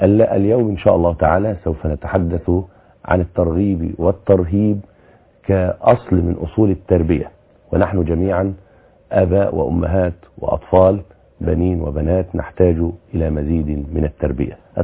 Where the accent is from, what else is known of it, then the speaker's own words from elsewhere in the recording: Egypt; وأن يحفظ بلادنا مصر